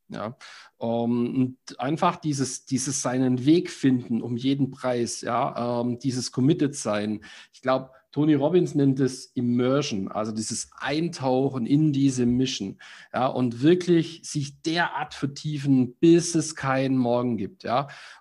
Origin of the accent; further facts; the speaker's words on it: Baden-Württemberg, Germany; für mich als Schwabe war das die völlige Identitätskrise